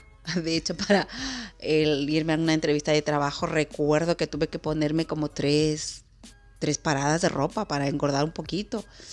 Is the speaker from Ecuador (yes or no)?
yes; Ecuador; moved away; regresar a Ecuador, pero hasta que llegué el año pasé por una experiencia muy, muy triste, pues en mi pueblo.